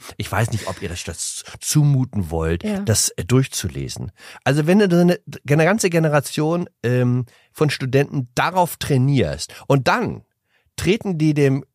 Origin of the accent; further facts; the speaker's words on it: Bavaria, Germany; Da reicht ja so ein Klopfer, wie man bei uns in Bayern sagt